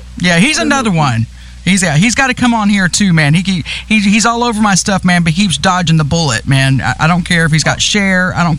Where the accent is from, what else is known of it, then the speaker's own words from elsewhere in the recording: New York, United States; born there; My Bronx boy is my father. I was born in New York, so I mean, there's a little twinge in my heart for this.